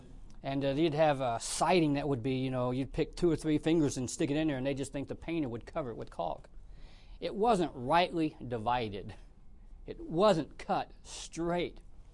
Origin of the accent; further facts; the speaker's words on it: Georgia, United States; I grew up in Georgia, and I remember when I surrendered to preach in 1989, had a well-meaning man come to me in our church.